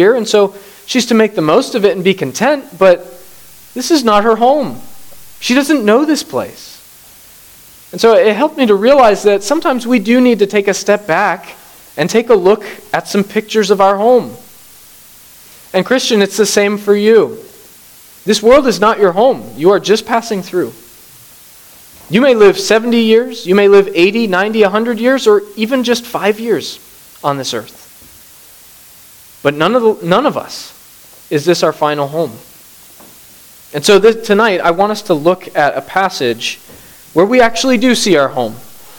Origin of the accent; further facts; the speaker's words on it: Bangladesh; I grew up on the mission field. I also served as a missionary for 4 years in the same country I grew up in Bangladesh. Now, I grew up there